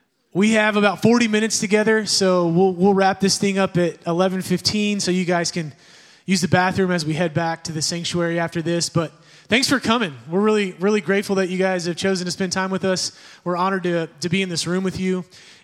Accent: Edmond, Oklahoma, United States; I grew up in Edmond. I've been in Edmond almost my entire life. I did not grow up in the church. My family, we were technically Catholic, I guess

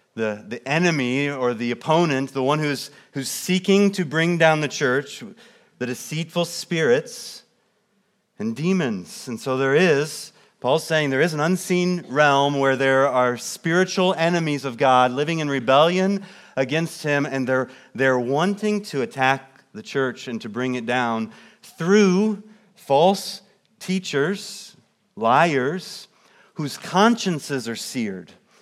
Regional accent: Kansas City, Missouri, United States; of you know that I grew up in Kansas City, Missouri

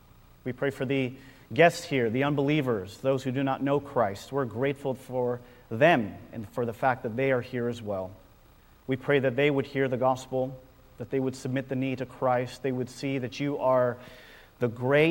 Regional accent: Lakewood, California, United States; But I'm born and raised in the Long Beach area in a really small city called Lakewood. It's between Cerritos and Long Beach. No one knows about Lakewood.

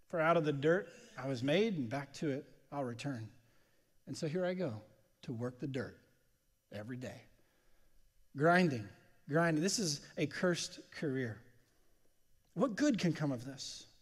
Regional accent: California, United States; We grew up in Southern California, so Disneyland was not super high priced back then

